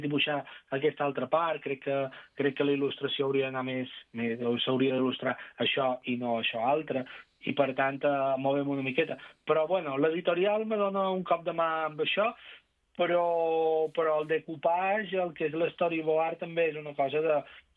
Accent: Balearic Islands, Spain; also born or lived in Barcelona; amb el Covid vaig tornar cap a Mallorca, que jo sóc mallorquí

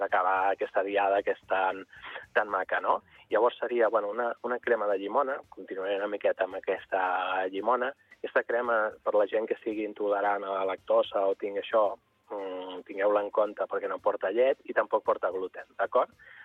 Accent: Calafell, Catalonia, Spain; com que soc de Calafell, fer un allioli negat

